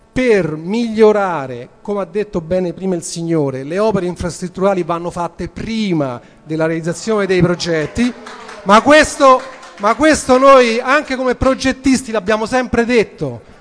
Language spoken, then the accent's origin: Italian; Ostia, Lazio, Italy; Dunque, anche io sono di Ostia, per questo.